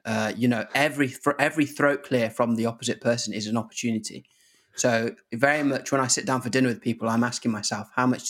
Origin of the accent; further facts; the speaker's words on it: Zimbabwe; now in United Kingdom; I come from Zimbabwe where most days it was kind of like pure malaria coming out.